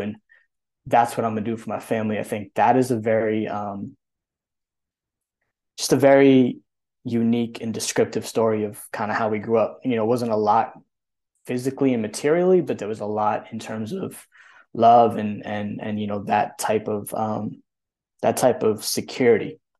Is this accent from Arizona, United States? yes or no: no; Massachusetts, United States; But I grew up in Western Mass. You know, we grew up in this one bedroom apartment.